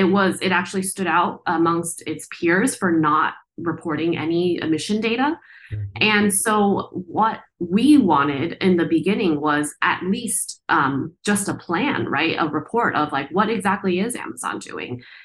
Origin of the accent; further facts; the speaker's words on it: California, United States; you know, the my hometown where I grew up and where my parents live still in Southern California is a big logistics hub